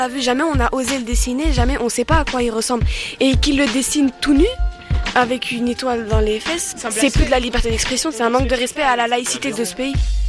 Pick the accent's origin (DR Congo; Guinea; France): France; On est quand même nés ici, on est français, nous aussi.